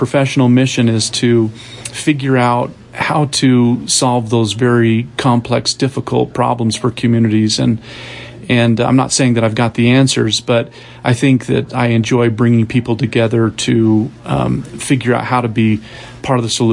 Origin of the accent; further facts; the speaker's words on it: Mountain Green, Utah, United States; Yeah, I grew up in Mountain Green, Utah, in Morgan County, so not far from here.